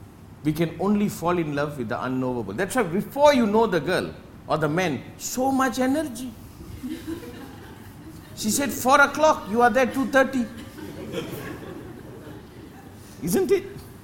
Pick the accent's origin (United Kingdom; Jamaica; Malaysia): Malaysia; I'm Malaysian. Human. World citizen.